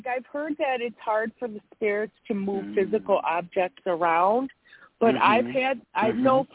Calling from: Wisconsin, United States; from Wisconsin. How are you?

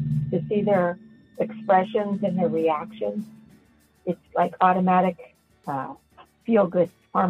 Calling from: Pennsylvania, United States; I'm calling you from Pennsylvania.

